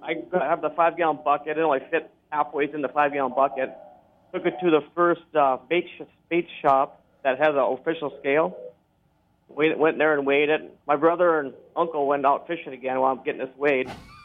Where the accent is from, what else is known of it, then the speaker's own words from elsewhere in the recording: Braddock, North Dakota, United States; Well, I grew up in a small town, Braddock, North Dakota, on a farm near there. Went to school there and milked cows and raised cattle out there and pigs.